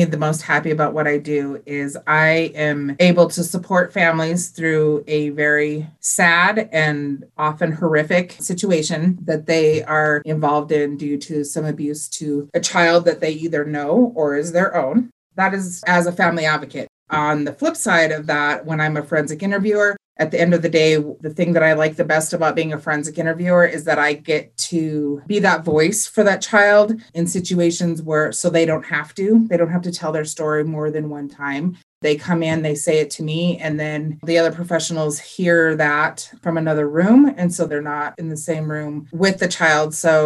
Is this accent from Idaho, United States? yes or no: no; Montana, United States; moved away as an adult; now in Colorado, United States; So I'm originally from Montana. I moved here in 1992.